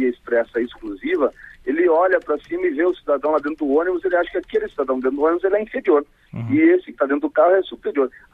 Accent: Paraná, Brazil; Eu sou do Paraná.

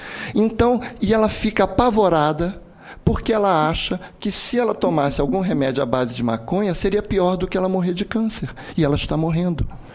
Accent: Brazil; todos nós somos brasileiros, todos nós desejamos o melhor aos nossos filhos, todos nós queremos a melhor solução para o nosso país

